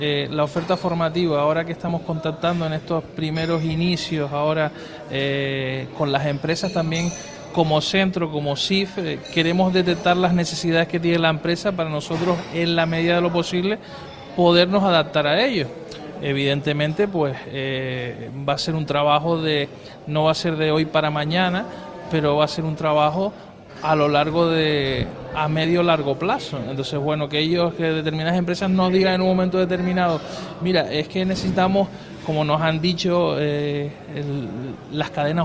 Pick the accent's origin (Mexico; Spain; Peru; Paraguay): Spain; Canary Islands; Soy majorero, puedo decirlo así.